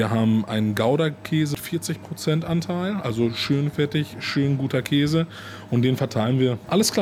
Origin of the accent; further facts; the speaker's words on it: Italy; Also, wir sind Italiener, wir kriegen das natürlich hin.